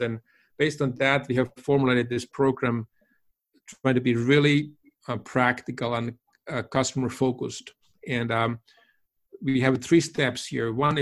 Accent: Finland; And as I'm from Finland, many of those companies are Finnish companies.

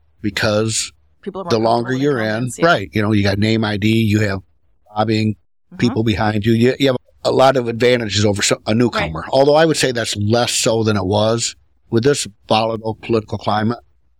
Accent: Six Lakes, Michigan, United States; She grew up in Lakeview. I grew up in Six Lakes

